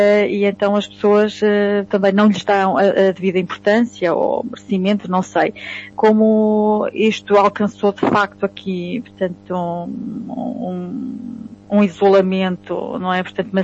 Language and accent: Portuguese; Santa Cruz, Lisbon, Portugal; born there; o meu pai é de Beirão, não é? Portanto, e a minha mãe, portanto, eu inclusive nasci em Santa Cruz, que é ao pé de Torres Vedras, portanto, a Zona Oeste.